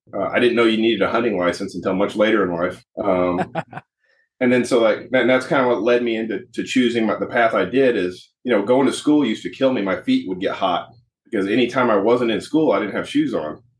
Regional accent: Oklahoma, United States; So, I grew up in Western Oklahoma. We had a cattle, I guess I'll use the word operation. We had about 500 acres on our river bottom land.

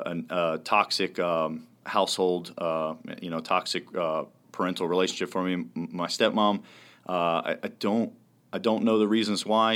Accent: Camden, New Jersey, United States; born there; I was born in Camden, New Jersey, and that's where it all kind of started.

